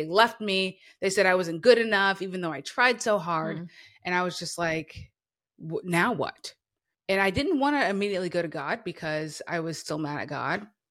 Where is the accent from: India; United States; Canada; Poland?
United States; Marietta, Georgia; was Marietta, Georgia. Okay. And so I knew that when I lived there, that this was not it.